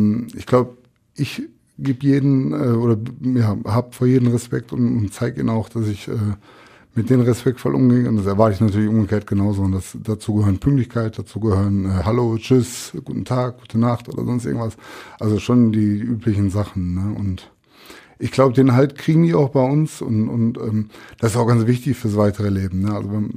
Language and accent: German; Borbeck, North Rhine-Westphalia, Germany; Also ich komme ja aus Borbeck und ich glaube, Borbeck zählt da schon eher zu den schwächeren Regionen